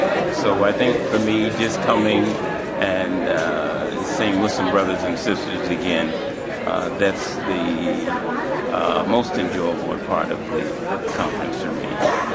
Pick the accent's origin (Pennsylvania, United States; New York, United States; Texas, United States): Texas, United States; The Woodlands; I'm from the Woodlands, Texas, which is just outside of Houston, Texas.